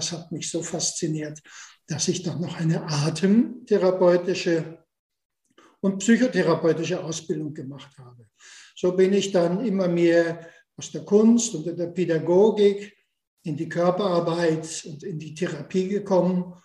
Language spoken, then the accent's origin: German; Schleswig-Holstein, Germany; moved away as an adult; now in Austria; Ich bin Schleswig-Holsteiner und lebe schon trotzdem die Hälfte meines Lebens in Österreich. Ich habe in Kiel Sport und Musik studiert. Dann hat es mich nach Salzburg ins Mozarteum verschlagen.